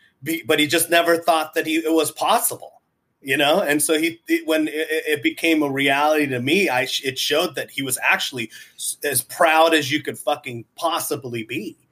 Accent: Tacoma, Washington, United States; I did a show in my hometown, Tacoma, Washington, Tacoma Comedy Club.

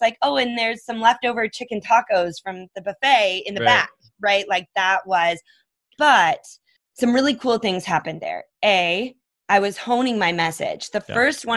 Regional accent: Minnesota, United States; now in Phoenix, United States; Like I grew up in Minnesota. So I was like, I could go back and visit friends in Minnesota.

